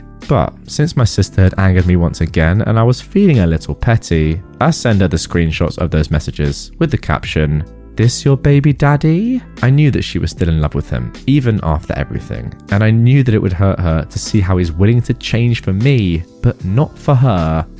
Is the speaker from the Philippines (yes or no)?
yes; Philippines; I am Filipina, and this happened in the Philippines. Here, we don't move out until we have kids, and sometimes not even then.